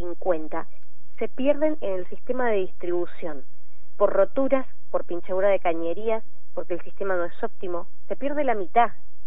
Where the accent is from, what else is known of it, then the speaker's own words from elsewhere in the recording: Mendoza, Argentina; Ese sería el número óptimo al que deberíamos llegar como mendocinos, por lo que es una zona desértica.